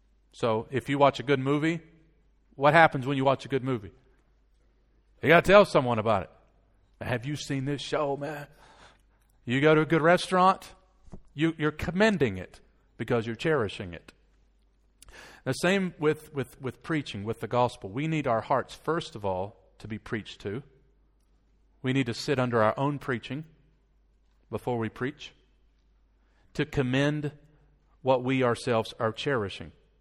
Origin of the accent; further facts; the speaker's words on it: United States; accent: American; Thank you for putting up with my American accent.